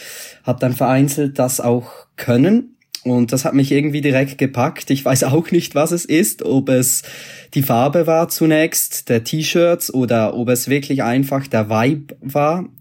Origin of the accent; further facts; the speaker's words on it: Switzerland; wenn ich das als Schweizer sagen darf.